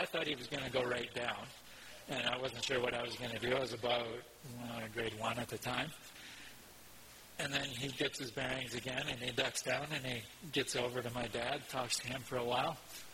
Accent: Calgary, Alberta, Canada; When I was born in Calgary, we moved around several times. We were living in the northwest Calgary. Fairly small house, but reasonable, 800 square feet, I think, in my family of six.

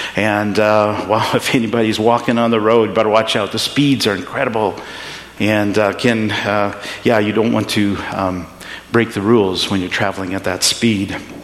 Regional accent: India; I grew up in India, and traveling in India is so much different than traveling here.

